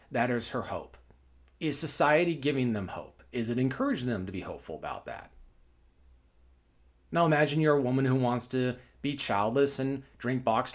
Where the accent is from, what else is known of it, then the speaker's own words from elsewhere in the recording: Bellevue, United States; The town I grew up in doesn't exist anymore. The Bellevue of 1990s doesn't exist.